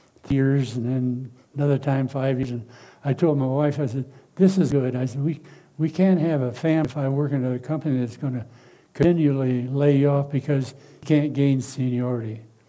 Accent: Rock Island, Illinois, United States; born there; I was born in Rock Island, Illinois, in our home in 1929. And let's see, that makes me about 92 and 5 months.

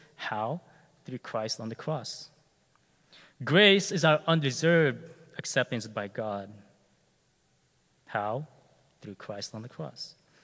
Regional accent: Philippines; I'm Filipino

